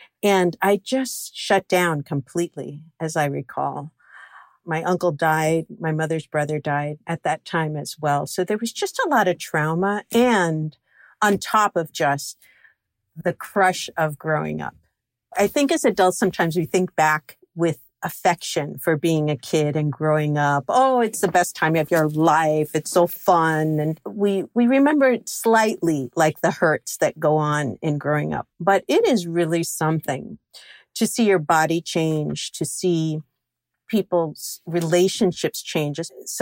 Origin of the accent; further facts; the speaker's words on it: Flushing, New York, United States; I grew up in Flushing, Queens. And so my elementary school was really a mix of lots of different cultures.